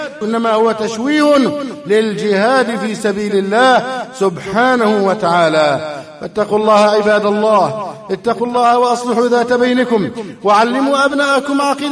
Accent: Egypt; اللهم احفظ بلدنا مصر من كل شر وسوء

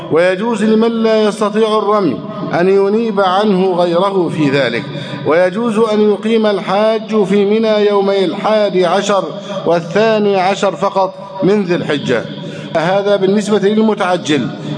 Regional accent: Egypt; اللهم احفظ بلدنا مصر أمنا أمانا

